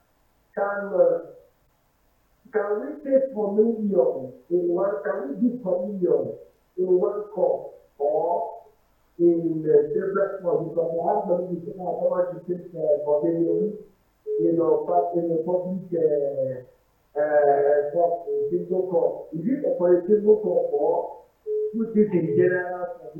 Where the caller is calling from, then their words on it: Ogba, Lagos, Nigeria; Yes, I'm calling from Ogba, sir.